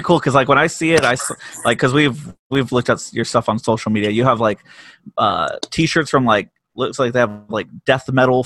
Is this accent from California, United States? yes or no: yes; California, United States; we're from the Bay Area in the San Francisco Bay Area